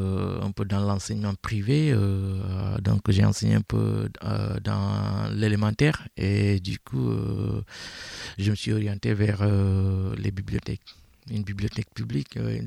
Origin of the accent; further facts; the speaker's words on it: Guinea; je suis guinéen. Je viens de la Moyenne Guinée, entre la Basse-Côte et la Haute-Guinée.